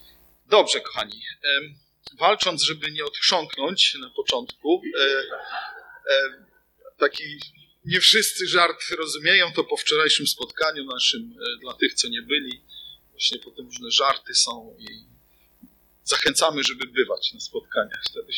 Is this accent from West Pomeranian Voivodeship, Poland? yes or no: no; Ełk, Warmian-Masurian Voivodeship, Poland; ja jestem z Ełku i pamiętam, że jak było o stopień więcej niż na podwórku w kaplicy, to już było dobrze